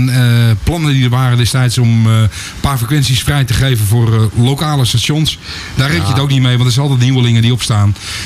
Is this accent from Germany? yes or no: no; North Holland, Netherlands; moved away as an adult; Ik kom uit het Gooi. Oorspronkelijk.